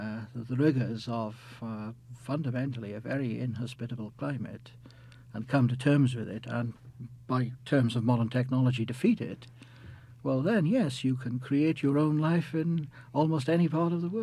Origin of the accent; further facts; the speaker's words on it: Wales, United Kingdom; now in Belfast, United Kingdom; I'm Welsh. I was born in Wales, brought up in Wales, did my undergraduate work in Wales. Later I went to the United States to graduate school, and currently I teach American Economic History at the Queen's University in Belfast.